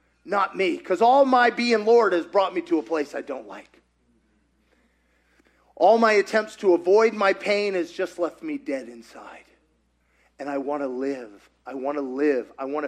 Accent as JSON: {"language": "English", "region": "Kentucky", "country": "United States", "said": "Listen, I'm from Kentucky. That's impressive for my Kentucky standards."}